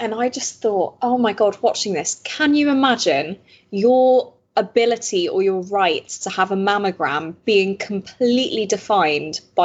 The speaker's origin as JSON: {"language": "English", "country": "Belgium", "said": "We speak French. Half of us speak French."}